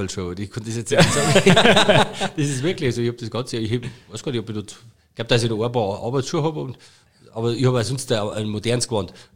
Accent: Munich, Bavaria, Germany; oder als Münchner, wenn ich in den Biergarten gehe

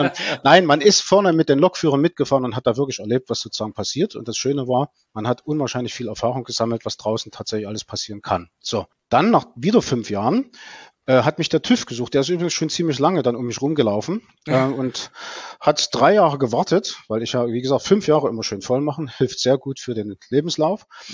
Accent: Leipzig, Saxony, Germany; Also ich bin ein Leipziger, der in Dresden studiert hat an der Hochschule für Verkehrswesen

